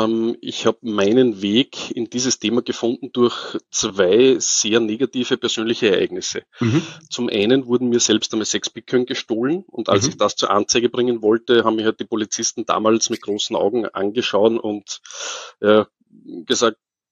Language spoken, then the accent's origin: German; Austria; Also ja, ich bin Österreicher, wie man unschwer erkennt. … ich bin 40